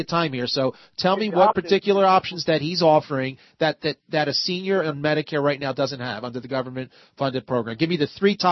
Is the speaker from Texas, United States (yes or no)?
no; Philadelphia, Pennsylvania, United States; And he's from Philadelphia, my hometown, Pennsylvania.